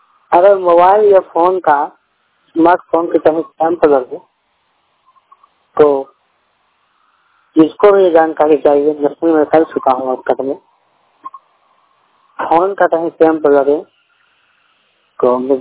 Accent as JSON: {"language": "Hindi", "region": "Bihar", "country": "India", "said": "जिला बेगूसराय बिहार के रहने वाला हूँ"}